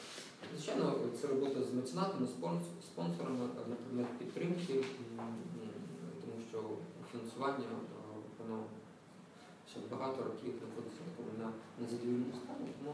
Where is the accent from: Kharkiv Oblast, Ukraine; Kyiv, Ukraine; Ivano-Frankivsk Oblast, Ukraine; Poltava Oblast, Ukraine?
Kyiv, Ukraine; формування електронного, бібліотечного, інформаційного і культурологічного ресурсу Дарницького району, моя мала батьківщина.